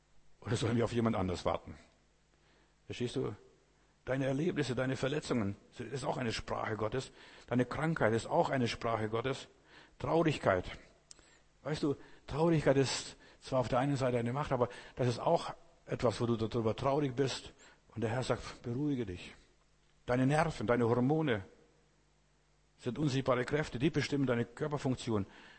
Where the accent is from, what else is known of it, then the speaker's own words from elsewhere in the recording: Baden-Württemberg, Germany; ich bin kein Bayer, ich bin aus dem Schwabenland.